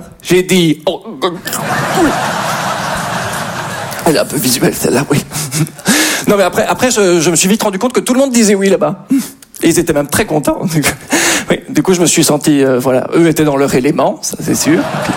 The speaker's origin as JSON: {"language": "French", "country": "Belgium", "said": "je suis belge."}